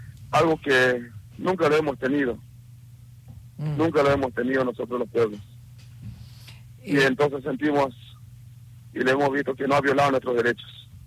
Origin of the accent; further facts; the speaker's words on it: Abrapampa, Jujuy, Argentina; yo soy de Abrapampa, de la comunidad aborigen de Potrero de la Puna, a 35 kilómetros al este de Abrapampa, está mi comunidad, uh-huh, yendo por la ruta 72.